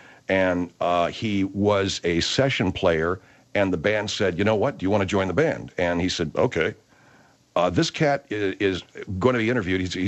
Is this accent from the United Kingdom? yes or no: no; Ireland; because as an Irishman, isn't that what I'm expected to do?